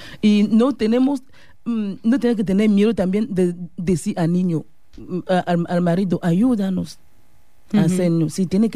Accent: Cameroon; Somos de Camerún, pero no tenemos la puerta cerrada a otras mujeres.

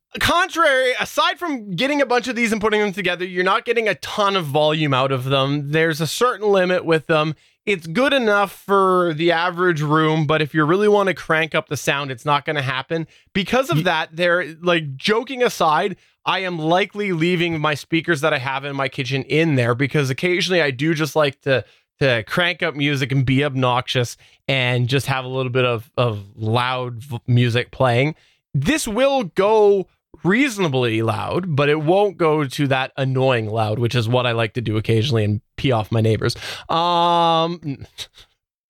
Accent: Canada; from my perspective as a Canadian user who has never uploaded any music up to the Amazon Music services

